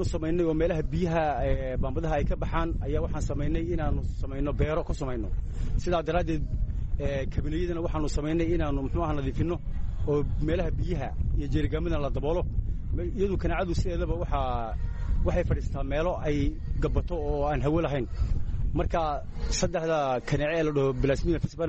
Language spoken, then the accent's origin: Somali; Kismayo, Jubaland, Somalia; moved away; waxaan ka imid 1995 magaalada Kismaayo